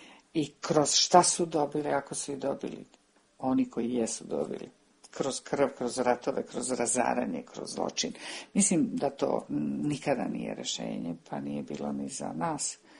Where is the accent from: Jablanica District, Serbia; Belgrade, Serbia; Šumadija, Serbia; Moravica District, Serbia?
Belgrade, Serbia; moved away as an adult; zašto govorim Ekavicom. I kad sam objasnila da sam rođena u Beogradu, da sam živela tamo 44 godine